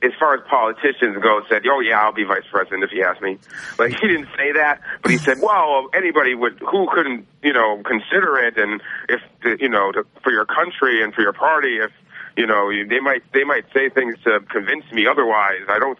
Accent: Massachusetts, United States; I'm from Massachusetts, too. I lived there when he was governor.

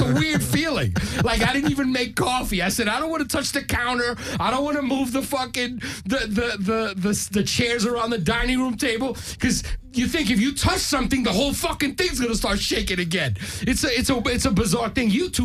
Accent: New York, United States; All right. Well, so I'm from New York. I've experienced gun shooting.

